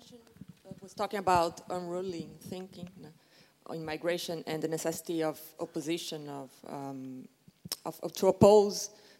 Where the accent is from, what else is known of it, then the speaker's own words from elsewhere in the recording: Brazil; And I'm from Brazil